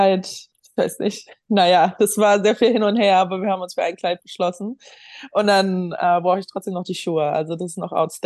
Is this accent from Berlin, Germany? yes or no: yes; Berlin, Germany; now in Los Angeles, United States; Und ja, ich bin aus Berlin. Ich bin eine Berlinerin